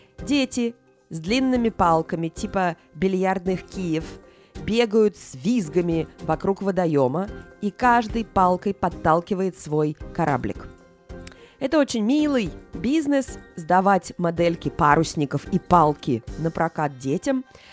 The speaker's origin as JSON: {"language": "Russian", "region": "Saint Petersburg", "country": "Russia", "tie": "born or raised there", "said": "в моем петербургском детстве. В Питере, где я росла, вернее, в Ленинграде"}